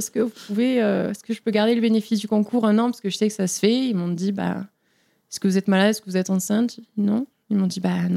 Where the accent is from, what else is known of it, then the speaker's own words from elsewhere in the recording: Toulouse, Occitanie, France; Je viens de Toulouse, alors peut-être que ça va s'entendre.